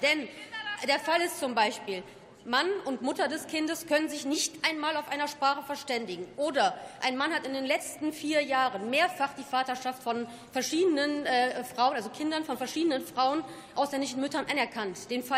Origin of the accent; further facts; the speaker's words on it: Hagen, North Rhine-Westphalia, Germany; ich lade Sie gerne in meine Heimatstadt nach Hagen ein.